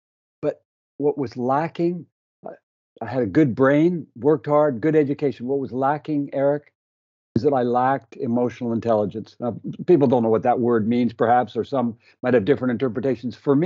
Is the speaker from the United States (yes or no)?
no; Canada; I'm a Canadian boy